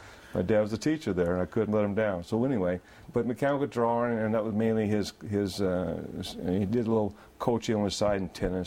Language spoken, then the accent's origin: English; Sonora, California, United States; also born or lived in Fresno; Well, I was born in Fresno, California, and I was raised in California, actually Northern California, Sonora, northern part, Stanislaus County. Grew up there.